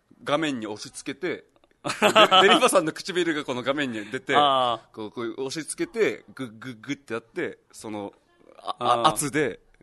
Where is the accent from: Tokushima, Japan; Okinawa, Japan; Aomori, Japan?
Okinawa, Japan; 俺沖縄出身だから